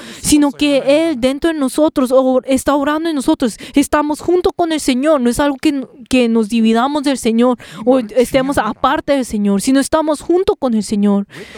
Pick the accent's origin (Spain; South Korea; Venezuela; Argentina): South Korea; Porque yo soy coreano en ese lugar.